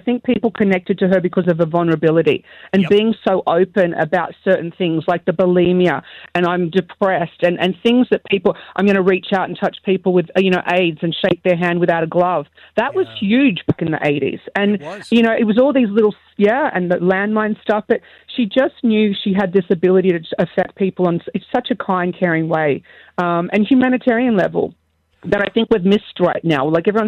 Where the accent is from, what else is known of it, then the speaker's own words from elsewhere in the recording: Australia; I was fortunate enough to have met Princess Diana myself as a 12-year-old growing up in Australia. So I'm part of that Commonwealth and the monarchy